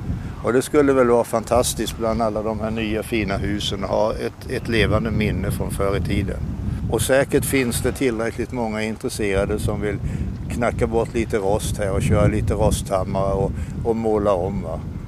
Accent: Kalmar, Kalmar County, Sweden; jag bor ju i Kalmar numera, där jag är barnfödd.

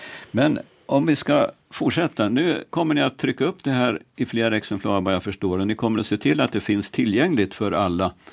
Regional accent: Gävle, Gävleborg County, Sweden; vi är väl många Gävlebor som har varit där och tittat på fängelsemuseet

